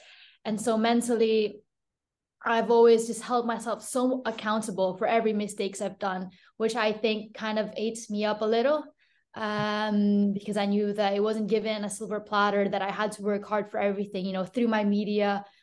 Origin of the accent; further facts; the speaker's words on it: Philippines; English is a second language; I'm coming from Philippines where I did, like I said earlier, we never had financial, we never had stability to even pursue such a sport like this.